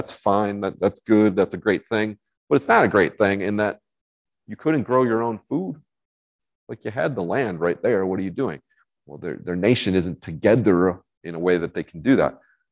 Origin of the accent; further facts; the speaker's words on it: Ellendale, North Dakota, United States; I drove up from Ellendale. I'm from Ellendale, if you didn't know that.